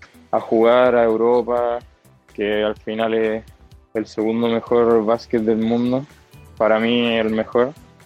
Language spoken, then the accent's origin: Spanish; Puerto Varas, Los Lagos, Chile; Soy de Puerto Varas, juego por el Club Escolar Alemán de Puerto Varas. Tengo 16 años